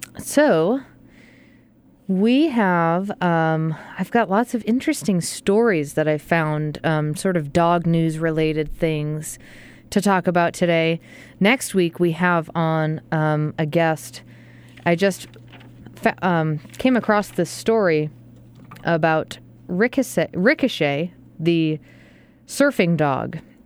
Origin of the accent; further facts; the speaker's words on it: New England, United States; My blood has thinned. I'm from New England, so...